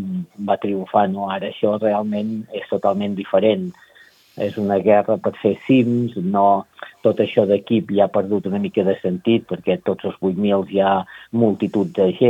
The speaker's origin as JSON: {"language": "Catalan", "town": "Sant Hilari Sacalm", "region": "Catalonia", "country": "Spain", "said": "jo sóc de Sant Hilari, Sant Hilari Sacalm, i és al mig de les Guilleries i hi ha muntanyetes allà"}